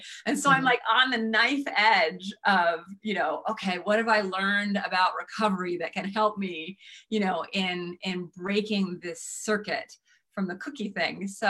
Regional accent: the South, United States; I grew up in the South. I love my sugar

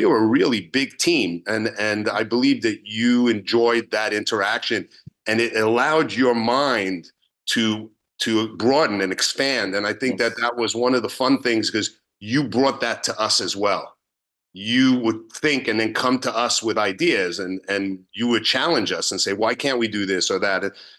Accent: New York, United States; I grew up in New York. My family was mostly from New York. I was going to go back to New York and just work in a dental practice.

